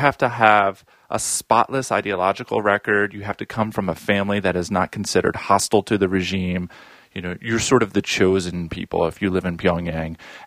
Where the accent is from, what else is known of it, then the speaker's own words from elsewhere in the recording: United States; The surprising thing about going to North Korea, especially as an American, is how easy it is to actually go.